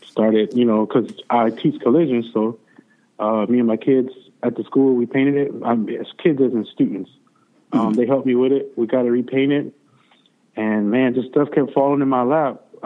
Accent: Detroit, Michigan, United States; now in Orlando, United States; No, I grew up in Detroit.

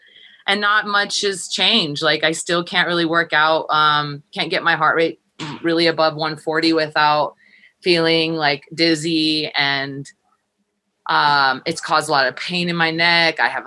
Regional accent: Los Angeles, California, United States; I'm not from Minnesota. I'm from LA.

